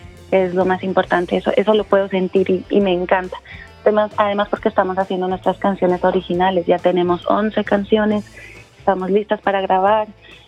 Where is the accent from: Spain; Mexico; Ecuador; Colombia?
Colombia; Sabemos que nosotros no somos mexicanas, somos colombianas